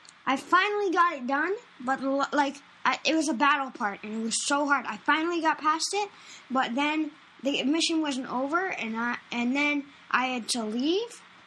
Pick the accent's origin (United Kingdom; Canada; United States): Canada; We're Canadian. Canada.